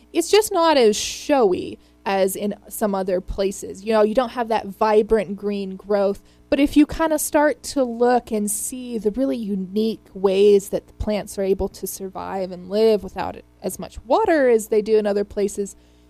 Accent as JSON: {"language": "English", "town": "El Paso", "region": "Texas", "country": "United States", "tie": "born or raised there", "said": "So when I grew up here in El Paso, we were talking about before the show a little bit, and I did not appreciate it."}